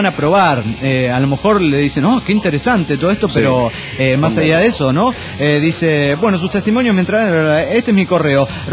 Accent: Cochabamba, Bolivia; de Cochabamba, Bolivia.

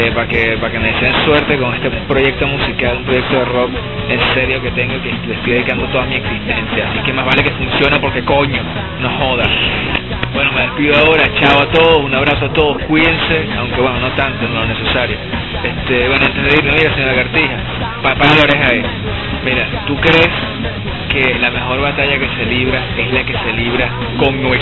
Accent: Venezuela; now in United States; yo soy venezolano, obvio, ¿no? Pero, no vivo en Caracas. No sé si decir por suerte o no sé si decir que estoy arrecho porque no estoy allá, en ciudad en llamas. Pero... bueno, estoy en Estados Unidos

